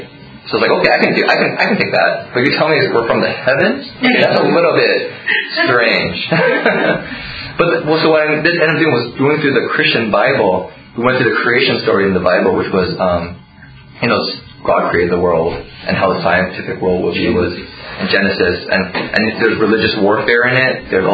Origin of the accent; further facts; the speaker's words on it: United States; I grew up here in America, being Asian American, so I can kind of understand the dynamic.